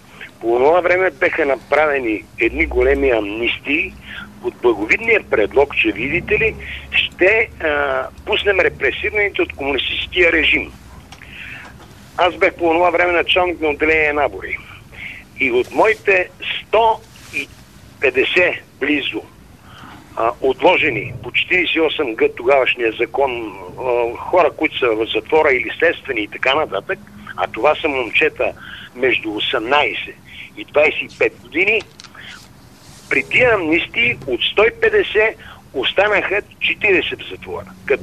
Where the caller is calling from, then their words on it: Sofia, Sofia City, Bulgaria; от София съм